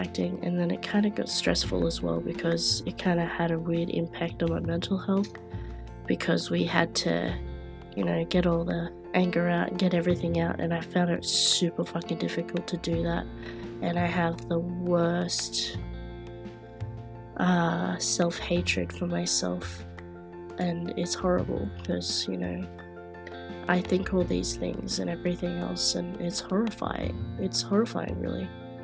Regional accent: Australia; Oh, I come from Australia.

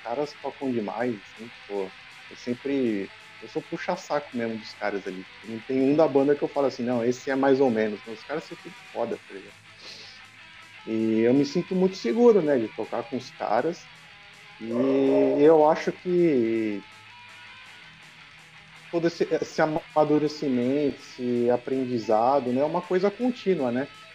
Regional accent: Santos, São Paulo, Brazil; Então, no meu caso aqui, eu sou de Santos, né? Eu sou do litoral.

